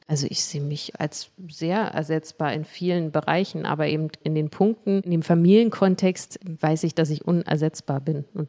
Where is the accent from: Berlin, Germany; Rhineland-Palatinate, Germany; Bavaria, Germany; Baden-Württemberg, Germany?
Berlin, Germany; in meinem gewohnten Umfeld, in meiner Heimat, in Berlin und in Marzahn.